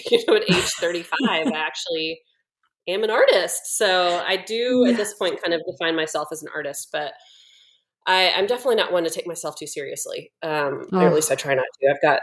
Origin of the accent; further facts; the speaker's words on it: North Carolina, United States; now in Nashville, United States; I am originally from North Carolina, went to college there and then moved, had a short kind of brief move to Florida where I met my husband. And then we've been in Nashville about 12 years now